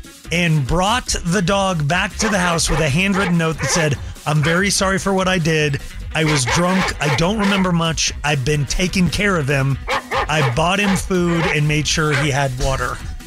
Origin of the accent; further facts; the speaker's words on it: Iowa, United States; I'm from Iowa.